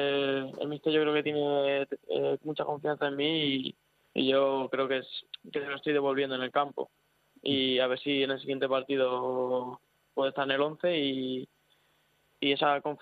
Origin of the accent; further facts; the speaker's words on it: Seseña, Castilla-La Mancha, Spain; No, yo no soy de Vallecas, yo soy de Toledo, ajá. O sea, de Seseña.